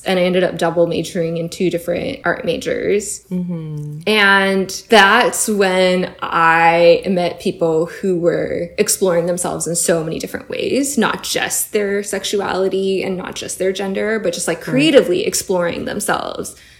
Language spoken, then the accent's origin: English; Florida, United States; I grew up in Florida and I went to public school there.